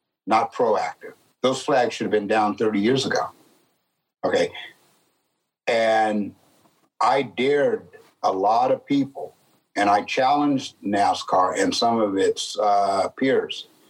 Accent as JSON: {"language": "English", "town": "San Jose", "region": "California", "country": "United States", "tie": "born or raised there", "said": "I grew up in San Jose, California, 0.2%. Black or people of color, 0.2%."}